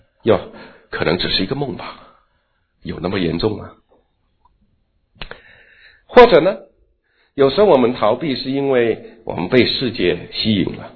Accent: China; now in Canada; 然后我自己从中国移民出来，在加拿大当时

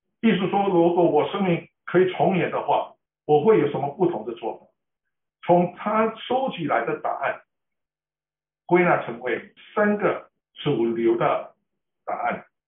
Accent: Canada; 我们是从加拿大来的，

